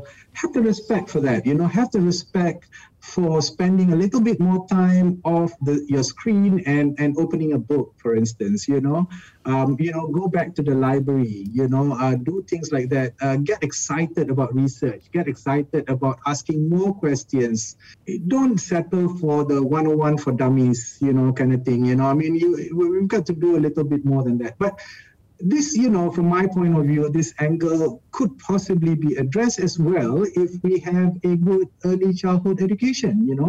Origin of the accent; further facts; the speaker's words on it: Malaysia; my home country, Malaysia